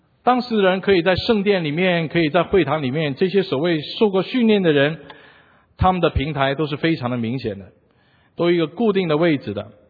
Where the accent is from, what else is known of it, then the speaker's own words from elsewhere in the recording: Hong Kong; 因为我成长在香港的地方